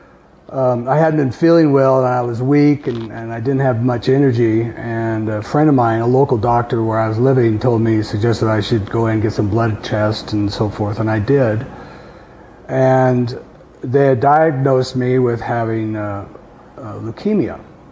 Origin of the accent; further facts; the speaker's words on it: Nebraska, United States; And I'm a kid from Nebraska, okay?